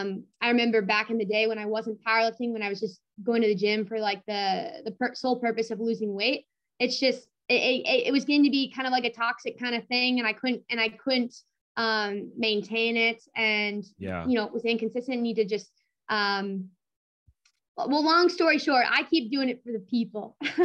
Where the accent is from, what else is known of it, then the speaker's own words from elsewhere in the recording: Minnesota, United States; Born and raised in Minnesota.